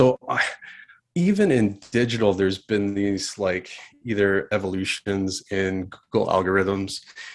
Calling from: Ontario, Canada; So we're based out of Kingsall, Ontario, Canada.

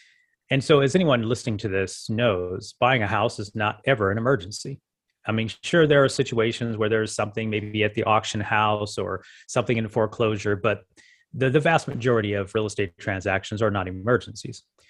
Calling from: Las Vegas, Nevada, United States; I'm in Las Vegas. Las Vegas is home.

